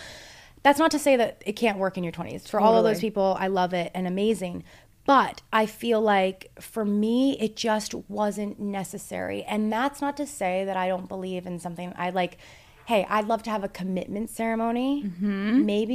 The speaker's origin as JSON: {"language": "English", "town": "Toronto", "region": "Ontario", "country": "Canada", "said": "like 21st birthday in Toronto. We're from Toronto."}